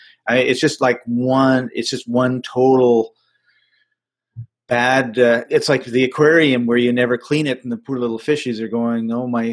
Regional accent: Winnipeg, Manitoba, Canada; I remember I grew up in Winnipeg, Central Canada, around late September, October, I could feel the frozen Arctic air just over the northern horizon

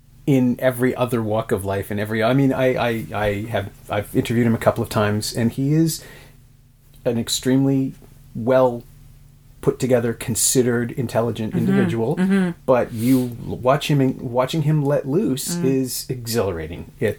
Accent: Canada; I accompany her because I'm the Canadian hostage.

